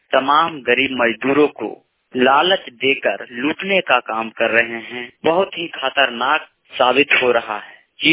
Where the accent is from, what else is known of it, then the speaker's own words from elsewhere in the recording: Jharkhand, India; ग्राम post बादम, थाना बड़कागांव, जिला हजारीबाग, राज्य झारखंड का निवासी हूँ।